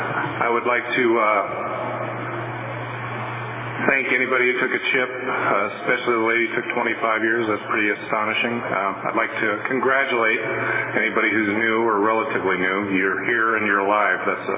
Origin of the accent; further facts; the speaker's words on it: Ohio, United States; I grew up in the Midwest in a small village in Ohio, about 5,000 people. It was very much like Mayberry.